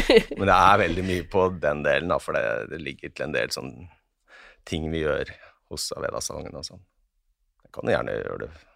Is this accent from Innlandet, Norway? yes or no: yes; Innlandet, Norway; Jeg er fra Hedmarken, ikke sant?